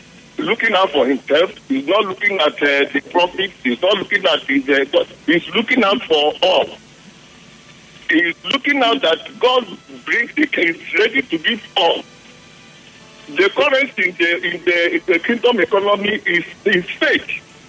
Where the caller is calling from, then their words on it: Imo, Nigeria; I'm calling from Imo State.